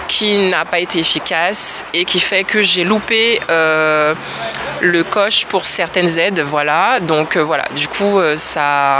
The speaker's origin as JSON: {"language": "French", "region": "French Guiana", "country": "France", "said": "puisque je suis guyanaise"}